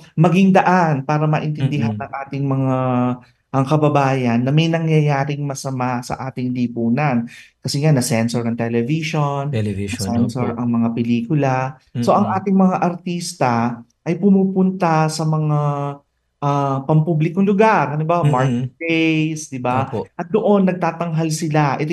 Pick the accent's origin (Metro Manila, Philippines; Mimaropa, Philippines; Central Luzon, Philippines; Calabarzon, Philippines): Central Luzon, Philippines; yung nagtatanghal ng komedya sa probinsya namin sa Pampanga. Noong bata ako, parati akong sinasama noon sa mga pagtatanghal niya.